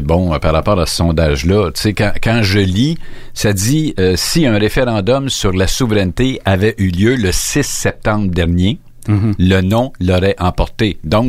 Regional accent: Quebec, Canada; Et tu parlais de chez nous, dans la Naudière.

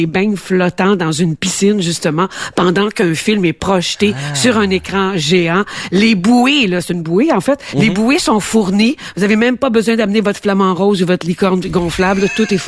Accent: Quebec, Canada; Ils viennent chez nous dans la Naudière pour voir nos attraits.

